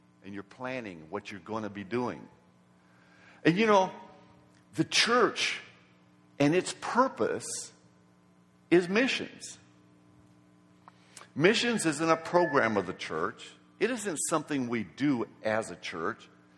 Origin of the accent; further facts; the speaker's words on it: Brazil; I was brought up in Brazil